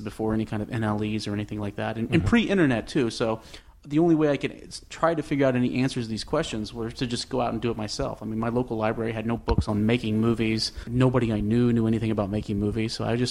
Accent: Richmond, Indiana, United States; I grew up in Richmond, Indiana.

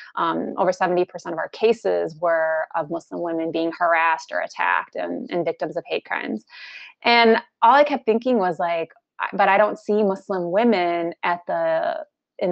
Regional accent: Chicago, Illinois, United States; Yeah, so I was born in Chicago, Illinois, to immigrant parents who migrated from India, Hyderabad, India, and I grew up in the suburbs.

